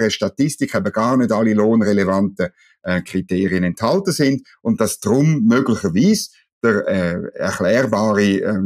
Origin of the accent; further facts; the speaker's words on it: Switzerland; Und für mich als Schweizer, das tönt in den Ohren doch wahnsinnig gut.